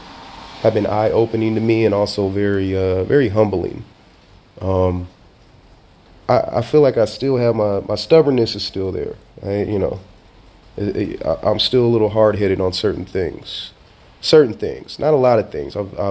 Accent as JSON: {"language": "English", "town": "Sacramento", "region": "California", "country": "United States", "said": "as y'all know, I'm from Sac, from Sacramento."}